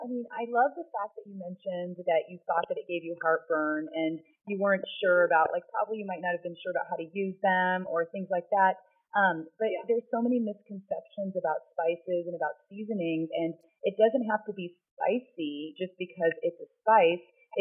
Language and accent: English; California, United States; now in New York, United States; So when I grew up in California, where I used to wear a lot of colors, like a lot of colorful things, and I loved that. And so when I moved to New York